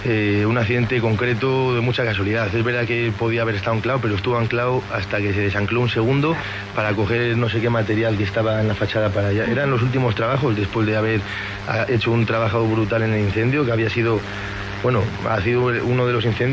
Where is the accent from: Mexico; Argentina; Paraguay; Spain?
Spain; León, Castile and León; aunque yo presuma como leonés y defienda a leones a muerte